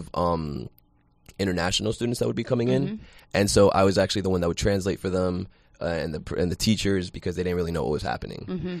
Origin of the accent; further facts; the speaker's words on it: Florida, United States; I'm Colombian. So I'm Latino. I'm from South Florida.